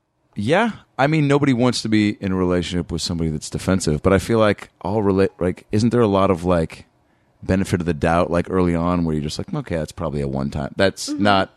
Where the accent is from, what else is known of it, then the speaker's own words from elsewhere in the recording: Seattle, Washington, United States; Seattle. Like 20 minutes north